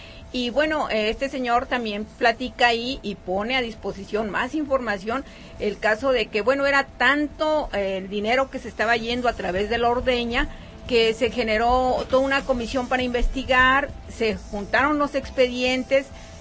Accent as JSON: {"language": "Spanish", "country": "Mexico", "said": "y de ahí la importancia que como mexicanos, bueno, retomemos, nos informemos, nos organicemos"}